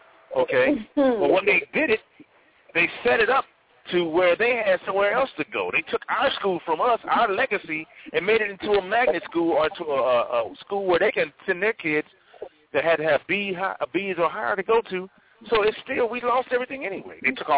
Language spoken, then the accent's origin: English; Kansas City, United States; where we grew up in Kansas City, that's what we had